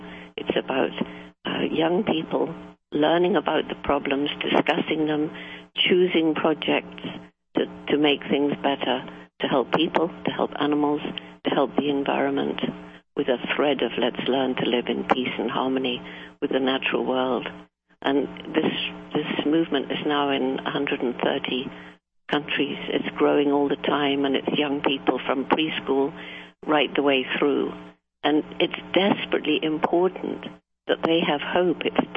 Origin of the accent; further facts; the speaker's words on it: United Kingdom; but also the UK, I'm British, and we see completely different temperatures than I knew as a child.